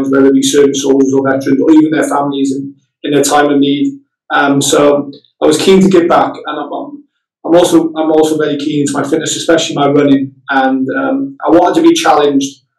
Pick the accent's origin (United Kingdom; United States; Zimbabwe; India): United Kingdom; Cardiff, Wales; Again, Cardiff being my hometown, it was very special for me to start there, being surrounded by my family, and then to finish there as well.